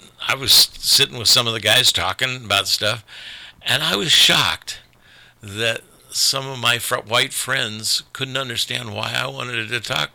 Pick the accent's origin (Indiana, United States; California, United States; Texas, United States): Indiana, United States; South Bend; I also think I'm more qualified because I grew up in South Bend, Indiana.